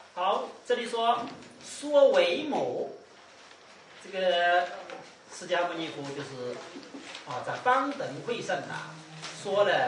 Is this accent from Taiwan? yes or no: no; China; 这样呢很适合我们中国人学习啊